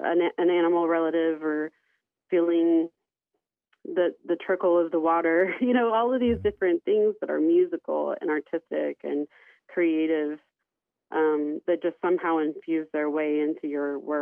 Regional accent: Oklahoma, United States; now in Kansas, United States; And I'm from Oklahoma, down at the Citizen Potawatomi Nation, south of Shawnee, Fire Lake.

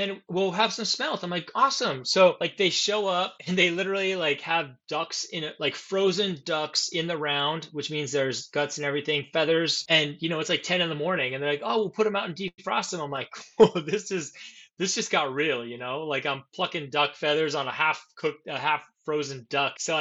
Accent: Petersburg, Alaska, United States; like growing up in Petersburg in Southeast, I have, you know, very vivid memories of clam digging with my uncles.

